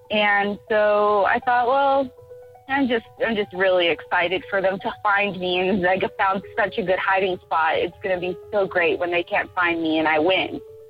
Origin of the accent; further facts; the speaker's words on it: Miami, Florida, United States; now in Austin, United States; We're originally from Florida, Miami, Florida.